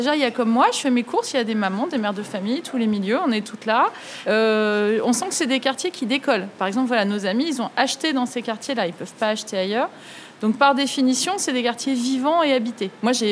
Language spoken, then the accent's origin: French; Chartres, Centre-Val de Loire, France; je viens de Chartres, à une heure de Paris.